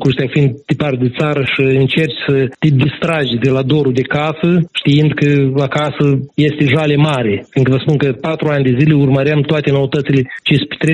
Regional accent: Moldova; moved away as an adult; Deci am plecat din Republica Moldova în 2008. Am plecat, credeți-mă, nu de zile bune.

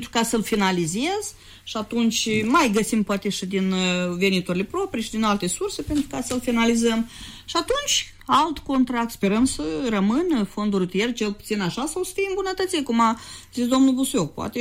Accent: Chișinău, Moldova; noi cei care suntem de la Chișinău, de aproape de Chișinău

